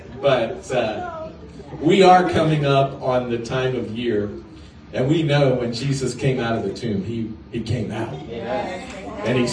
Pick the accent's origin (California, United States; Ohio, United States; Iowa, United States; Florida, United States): Florida, United States; I come from Florida, where they name hurricanes.